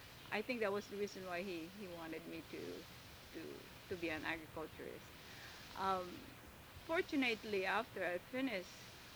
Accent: Philippines; born there; I was born in the Philippines in 1939. That was a long time ago.

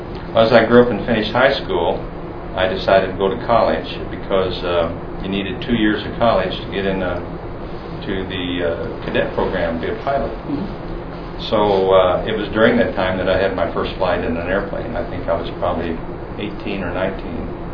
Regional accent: Godfrey, Illinois, United States; born there; I was born in Godfrey, Illinois, one of 14 children. Did a lot of farm labor, that type of early activity.

